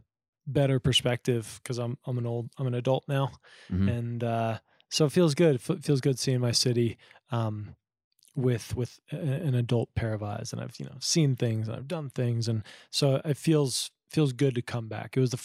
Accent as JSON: {"language": "English", "town": "Denver", "region": "Colorado", "country": "United States", "also_born_or_lived": "New York, United States", "said": "I'm a songwriter from Denver, Colorado, and songwriter, performer."}